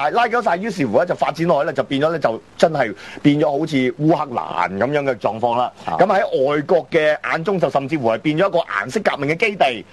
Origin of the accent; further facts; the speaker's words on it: Hong Kong; 我哋香港人唔係你嘅敵人